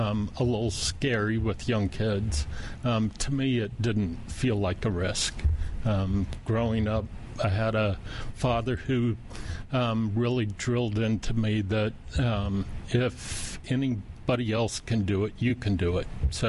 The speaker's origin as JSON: {"language": "English", "town": "San Lorenzo", "region": "California", "country": "United States", "said": "Well, I'm from San Lorenzo, California, and I'm the sixth of nine kids."}